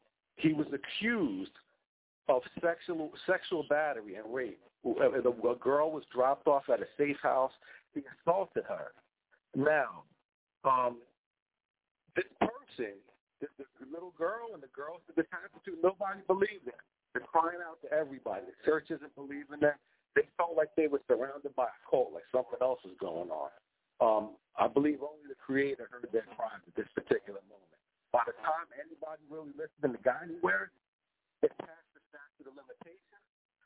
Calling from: New Jersey, United States; I'm calling from South Jersey.

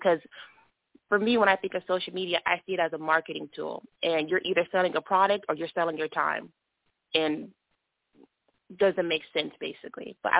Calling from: California, United States; Okay, hi, everybody. … I'm calling from California.

